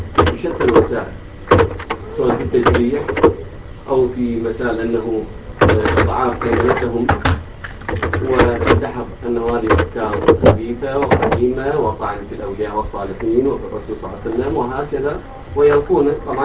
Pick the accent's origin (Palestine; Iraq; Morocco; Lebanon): Iraq; شيخنا العزيز، احنا من العراق